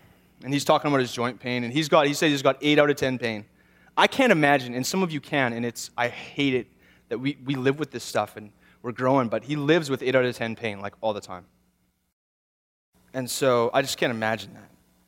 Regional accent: Niverville, Manitoba, Canada; I said, no, we're from Niverville.

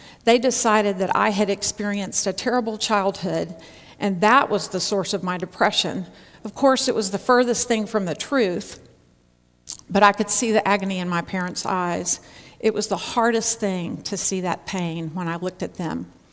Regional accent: Houston, Texas, United States; I'm from Houston, Texas. I'm a big city girl, and we do think that everything's bigger and better in Texas.

